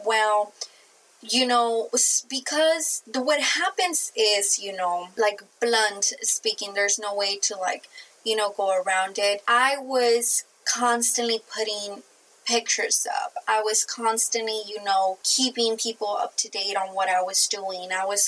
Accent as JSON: {"language": "English", "country": "Mexico", "accent": "Mexican", "said": "You know, my Mexican accent is not letting me roll that D and that I."}